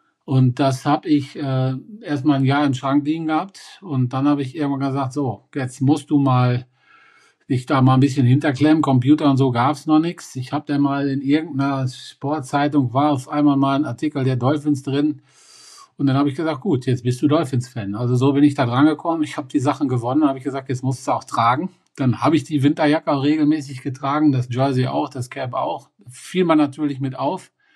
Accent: Hesse, Germany; ich komme ja aus der Nähe von Kassel

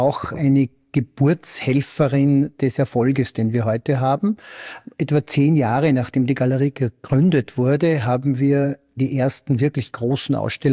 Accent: Laakirchen, Upper Austria, Austria; ich bin ja aus Laakirchen, also ganz in der Nähe von Gmunden

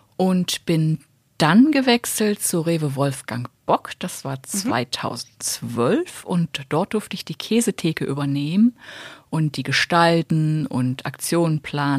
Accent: Senftenberg, Brandenburg, Germany; Und in Senftenberg, meiner Heimatstadt

